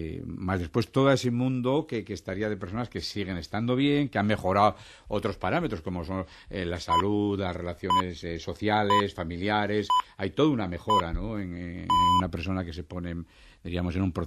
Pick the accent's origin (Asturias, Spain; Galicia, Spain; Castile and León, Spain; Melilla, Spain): Asturias, Spain; yo estaba en Madrid, pero soy de Asturias.